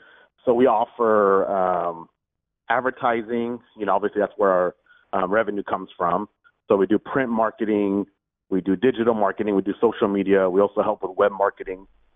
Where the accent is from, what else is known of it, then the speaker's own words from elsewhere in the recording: Houston, Texas, United States; I'm from Houston, Texas.